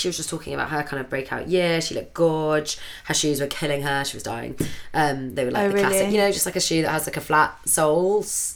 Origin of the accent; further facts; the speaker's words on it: London, United Kingdom; because I grew up in Ladbroke Grove